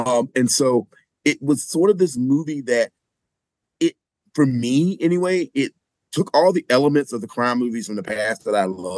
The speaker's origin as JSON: {"language": "English", "region": "the South", "country": "United States", "said": "I'm from the South. I'm not from South Central"}